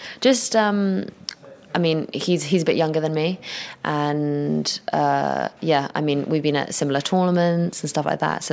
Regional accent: London, United Kingdom; Yes, West Hampstead.

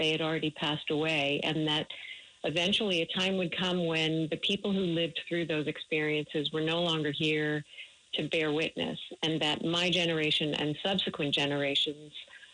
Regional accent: United States; And so I grew up in the United States, but I was very, very connected to the history of my parents and what had happened to them during World War II.

